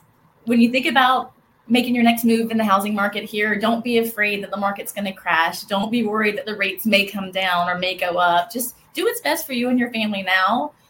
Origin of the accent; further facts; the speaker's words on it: Georgia, United States; I'm from Georgia, and I should probably get licensed in Georgia